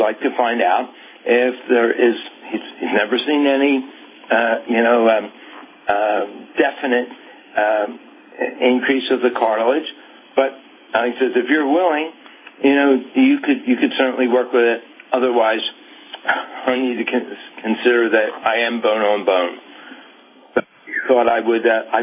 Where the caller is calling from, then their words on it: Philadelphia, Pennsylvania, United States; I'm the pastor from the Philadelphia vicinity that spoke to you beginning of last week regarding the hip replacement.